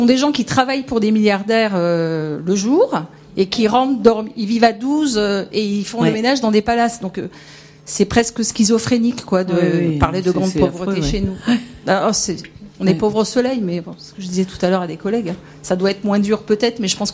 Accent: Provence-Alpes-Côte d'Azur, France; Nous, on vient de la Côte d'Azur.

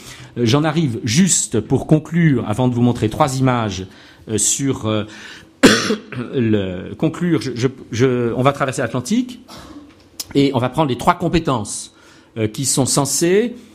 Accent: Switzerland; puisque je viens de Suisse

